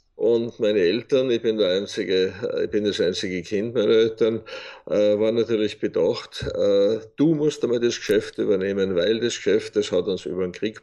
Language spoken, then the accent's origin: German; Bruck an der Großglocknerstraße, Salzburg, Austria; now in Thalheim bei Wels, Austria; Wohnen tue ich derzeit in Thalheim bei Wels, gebürtiger Salzburger. Aufgewachsen in einem winzig kleinen Dorf in Pinzgau, nämlich in Bruck an der Großglocknerstraße.